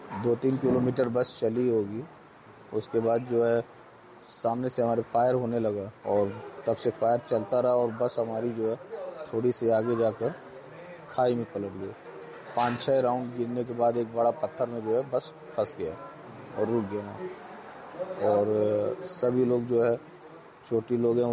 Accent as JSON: {"language": "Hindi", "town": "Sant Kabir Nagar", "region": "Uttar Pradesh", "country": "India", "said": "मैं संत कबीर नगर यूपी से आया हूँ"}